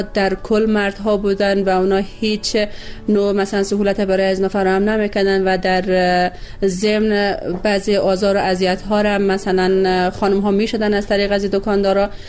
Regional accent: Bamyan, Afghanistan; از کابل بعد از تقریبا 7 یا 8 ماهی که من اونجا زندگی کردم آمدم به ولایت خودم به بامیان.

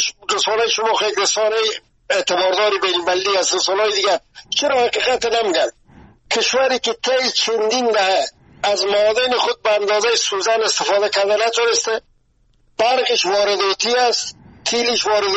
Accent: Afghanistan; ما همه ما از افغانستان هستیم

